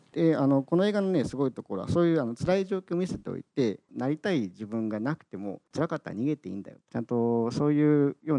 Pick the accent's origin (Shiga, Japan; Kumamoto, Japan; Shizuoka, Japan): Shizuoka, Japan; 僕静岡出身なんですけど、はい、静岡だといつか地震が来るよという話をずっとされるんで、僕いつか地震で死ぬと思ってたんですね、はい、子供の頃、